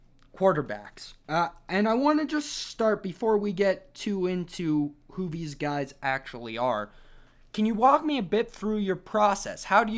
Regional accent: Salt Lake City, Utah, United States; I'm from Salt Lake City.

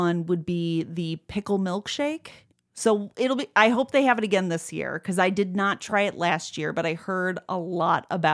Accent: Chicago, Illinois, United States; Yeah, we're from Chicago. We like our snacks.

